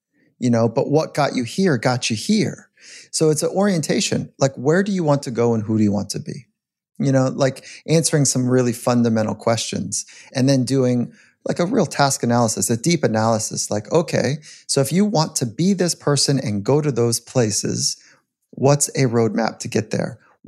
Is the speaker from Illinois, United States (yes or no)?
no; California, United States; As a young athlete, I grew up in California.